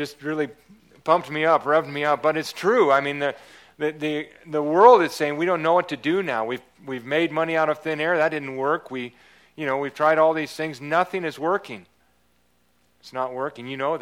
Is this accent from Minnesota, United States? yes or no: no; California, United States; I'm not from Texas, actually. I'm from California, the left coast, and land of fruits and nuts.